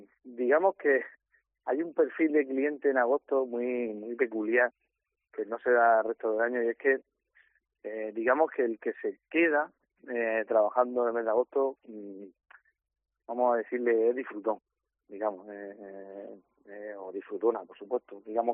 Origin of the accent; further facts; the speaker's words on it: Region of Murcia, Spain; nos gusta mucho, tanto ciudad como región, somos una región de Murcia muy de muy salir